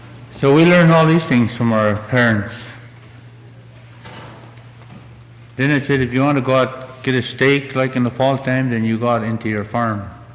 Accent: Cutoff, Alaska, United States; also born or lived in Huslia; I'm from Huslia. I was born in Cutoff, or Kaikuk, and raised in Cutoff. Mostly in Dalvishloo.

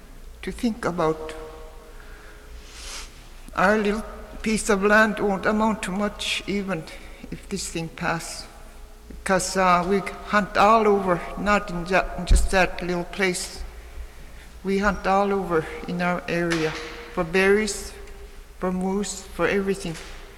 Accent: Koyuk, Alaska, United States; Koyuk is a little village

